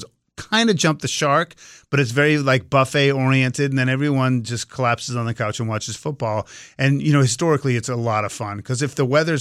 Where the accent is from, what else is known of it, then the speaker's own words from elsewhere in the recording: Swampscott, Massachusetts, United States; I remember I grew up in Swampscott, Massachusetts.